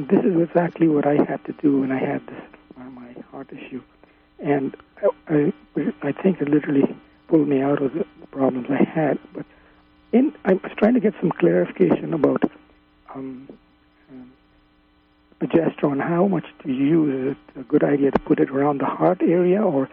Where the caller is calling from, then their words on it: London, Ontario, Canada; London, Ontario, Canada.